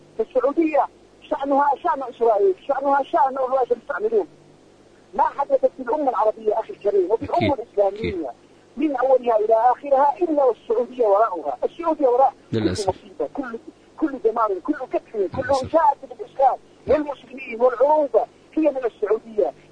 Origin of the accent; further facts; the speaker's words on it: Yemen; نحن شعب يمني ودولة مستقلة.